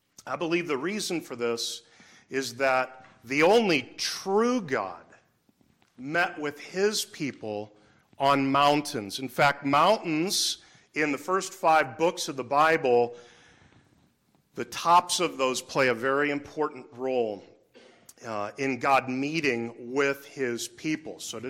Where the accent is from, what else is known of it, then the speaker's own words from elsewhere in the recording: Wisconsin, United States; something like what we grew up with here in Wisconsin.